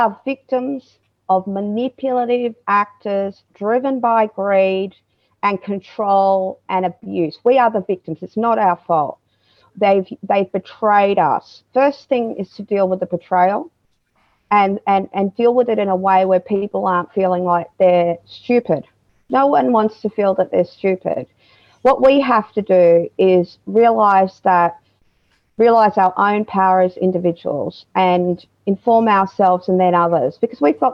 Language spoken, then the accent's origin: English; Australia; And that was a result of a few of us Australians, I'm an Australian first, with Aboriginal heritage, undermining the major actors in this.